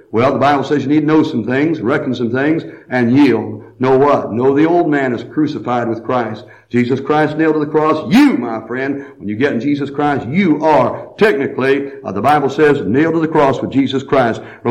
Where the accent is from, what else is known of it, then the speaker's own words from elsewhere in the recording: United States; I'm glad I'm American tonight. I am. I'm glad I live in America.